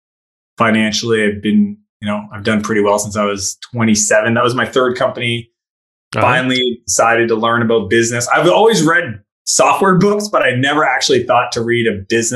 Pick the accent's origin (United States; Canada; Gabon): Canada; East Coast; I'm from Canada, East Coast Canada.